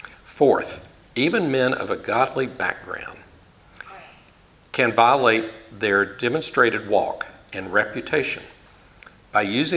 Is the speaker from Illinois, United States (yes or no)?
no; Tennessee, United States; I'm from Tennessee, so a lot of things get flattened.